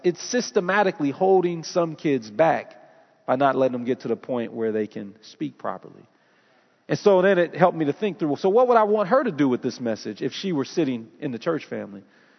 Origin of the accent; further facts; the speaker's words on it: Detroit, Michigan, United States; You know, as a child growing up in Detroit, I kind of thought there was this unwritten rule in my household that I was never to date a white girl.